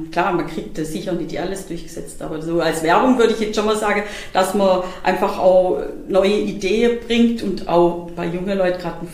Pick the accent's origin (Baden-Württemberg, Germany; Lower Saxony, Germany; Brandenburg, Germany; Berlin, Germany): Baden-Württemberg, Germany; Wolterdingen; born there; Also ich bin tatsächlich schon in Wolterdinge geboren. Ich bin auch im Rathaus geboren, sogar in Wolterdinge, da meine Eltern früher wohnt, weil mein Vater Ratsschreiber war.